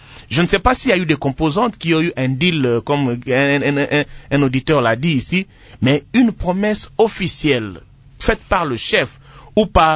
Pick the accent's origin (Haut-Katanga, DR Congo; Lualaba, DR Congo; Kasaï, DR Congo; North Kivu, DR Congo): Kasaï, DR Congo; Tshikapa; Je suis de Tshikapa, je suis nommé ministre, je suis ministre de tout le Congo.